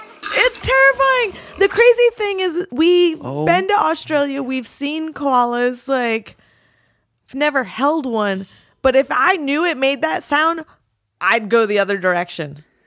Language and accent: English; Rhode Island, United States; now in Los Angeles, United States; We grew up on the East Coast. We've both been through hurricanes.